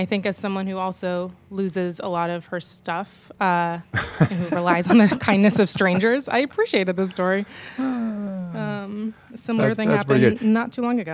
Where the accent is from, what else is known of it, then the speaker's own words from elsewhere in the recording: North Carolina, United States; I saw one news article from my home state. The best state, North Carolina, arguably.